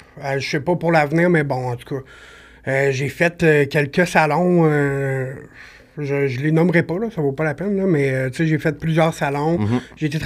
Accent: Lévis, Quebec, Canada; j'ai 32 ans, je viens de Lévis, secteur Lévis, à vrai dire.

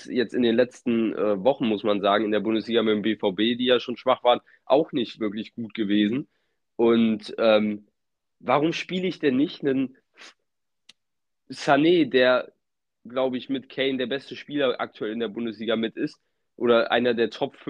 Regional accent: Cologne, North Rhine-Westphalia, Germany; klar sage ich das jetzt als Kölner

